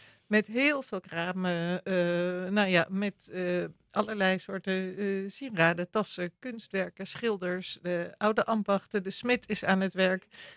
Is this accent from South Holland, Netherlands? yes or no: no; North Holland, Netherlands; now in Apeldoorn, Netherlands; Ik woon nu al heel lang in Apeldoorn, maar ik kom oorspronkelijk uit het Gooi.